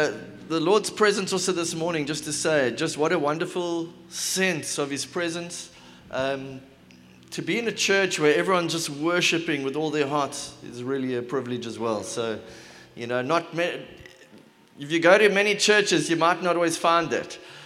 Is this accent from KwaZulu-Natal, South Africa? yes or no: no; Port Elizabeth, Eastern Cape, South Africa; I come from Port Elizabeth.